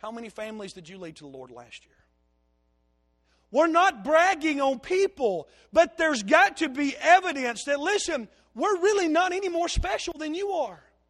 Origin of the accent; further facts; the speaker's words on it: the South, United States; Now, folks, I'm from the South.